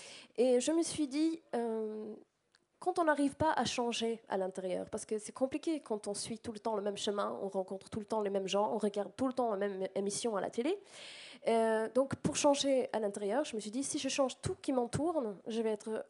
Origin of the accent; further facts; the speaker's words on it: southeast, Sweden; French is a second language; moi, je viens du sud-est de la Suède, donc là-bas, il fait en général un peu moins froid que dans le nord.